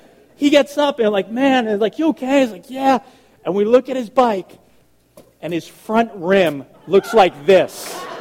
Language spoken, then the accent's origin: English; Long Island, New York, United States; I grew up in Long Island, New York, or as we say it there, Long Island, New York.